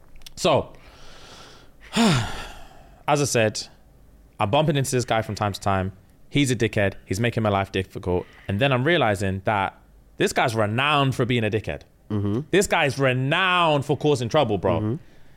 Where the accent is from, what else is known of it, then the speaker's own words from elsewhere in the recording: England, United Kingdom; So I grew up in England.